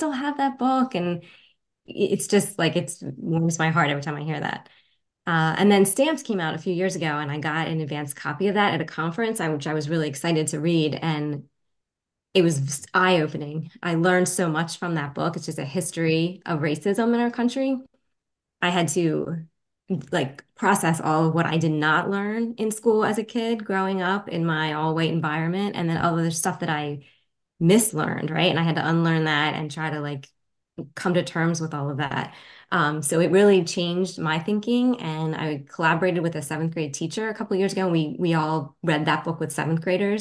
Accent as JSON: {"language": "English", "town": "Pike Creek", "region": "Delaware", "country": "United States", "tie": "born or raised there", "said": "I'm from Delaware. I've always lived right around here in Pike Creek. I went to St. John's and St. Mark's, and then I went up to Westchester University for college."}